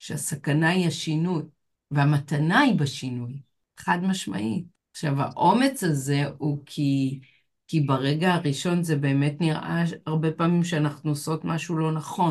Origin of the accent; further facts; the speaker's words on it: Rehovot, Central District, Israel; יש רחוב מאוד מאוד ארוך ברחובות עיר הולדתי שנקרא מנוחה ונחלה.